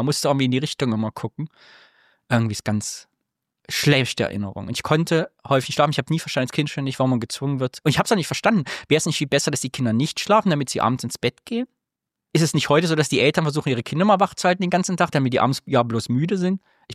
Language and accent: German; East Germany, Germany; was in meiner Kindheit und Jugend im Osten eine Bedeutung hatte und heute aber auch noch